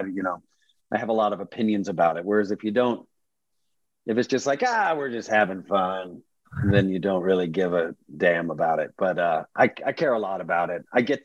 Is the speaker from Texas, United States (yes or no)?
yes; Dallas, Texas, United States; Well, I grew up in Dallas in the 80s.